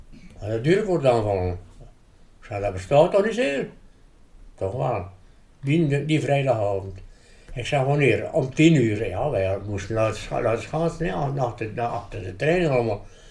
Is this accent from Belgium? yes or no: yes; Belgium; ja, godverdomme, ik kom dus van België.